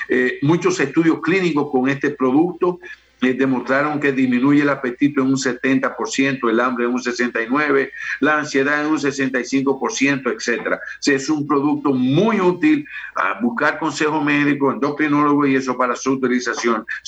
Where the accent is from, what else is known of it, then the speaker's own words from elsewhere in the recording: Dominican Republic; Ya como dominicano, quizá ahora entienden lo que han querido ponerle unos misiles a Pedro Martínez